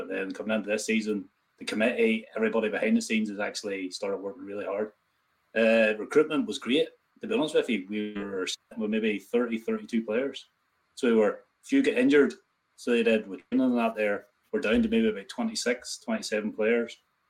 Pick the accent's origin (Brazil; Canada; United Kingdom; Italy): United Kingdom; Ballymena, Northern Ireland; I'm originally obviously not from here. I'm from Ballymena, but I've been living here like 14 years.